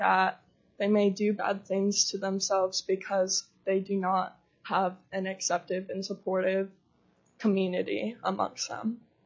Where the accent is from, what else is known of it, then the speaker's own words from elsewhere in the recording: Alaska, United States; now in Anchorage, United States; I live in Anchorage, and I'm a junior at Stellar Secondary. I'm originally from Bristol Bay. As a queer Indigenous youth